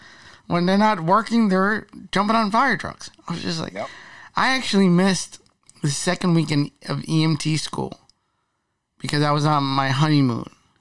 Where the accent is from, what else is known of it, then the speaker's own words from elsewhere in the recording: Jersey City, New Jersey, United States; So I grew up in Jersey City. It's like Pittsburgh. It's a big city.